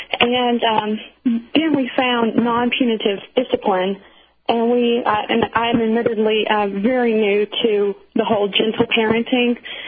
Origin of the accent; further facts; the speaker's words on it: the South, United States; I am, you know, from the South. I was born and raised in the Bible Belt, and I was beaten with a leather belt every time I was bad.